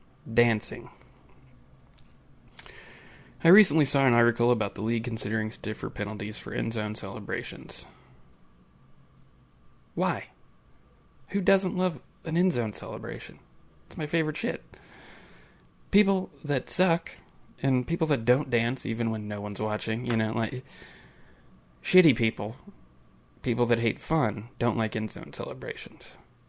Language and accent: English; Texas, United States; born there; I was not born a Browns fan. I was born in Texas, and actually chose to be a Browns fan